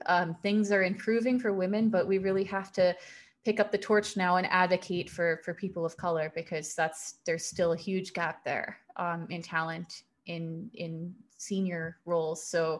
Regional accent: Chicago, Illinois, United States; I know snow. I'm from Chicago.

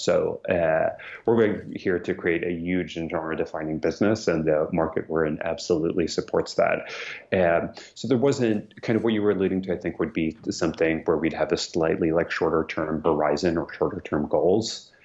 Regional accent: Sweden; moved away as an adult; now in United States; I grew up in Sweden

